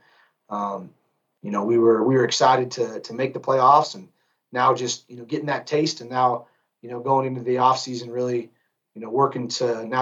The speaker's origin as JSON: {"language": "English", "town": "Helena", "region": "Montana", "country": "United States", "said": "And I'm from Helena, which is where Carroll's at. And so that was a, you know, going back to my hometown"}